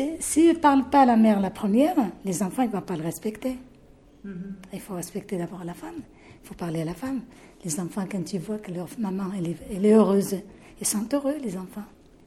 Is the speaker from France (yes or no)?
no; Morocco; mon mari, il est algérien, moi je suis marocaine